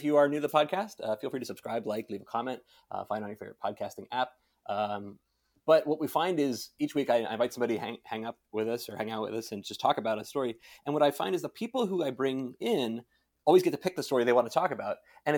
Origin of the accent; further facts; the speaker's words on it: New Jersey, United States; Like I'm here from New Jersey, recording in Washington D.C., and that is not at all the world of Flannery O'Connor and her stories.